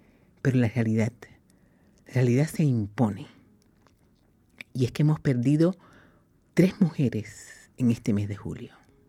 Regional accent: Cuba; moved away; En muchos países es un problema cultural idiosincrásico y en mi país de origen, Cuba, está institucionalizado.

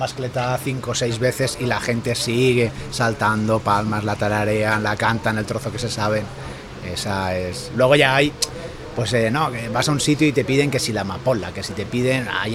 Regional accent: Dénia, Valencian Community, Spain; yo siempre desde pequeñito, yo soy de Denia, un pueblo donde la dolzaina siempre ha sonado

